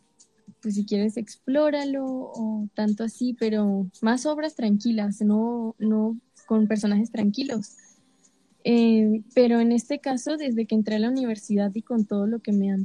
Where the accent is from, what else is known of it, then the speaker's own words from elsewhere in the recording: Caracas, Capital District, Venezuela; Pues soy de Venezuela, de Caracas, Venezuela. Pues tengo 20